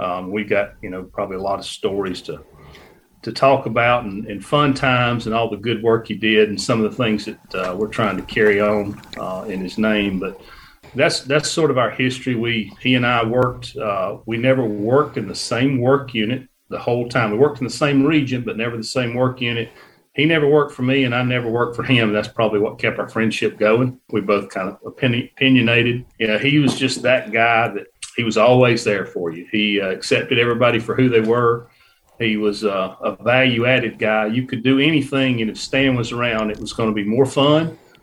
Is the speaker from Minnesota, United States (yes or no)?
no; Georgia, United States; I grew up in Northeast Georgia, and he was the county below me.